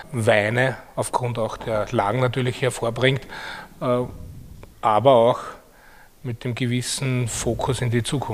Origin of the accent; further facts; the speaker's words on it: Lower Austria, Austria; Ja, die Wachau ist meine Heimat.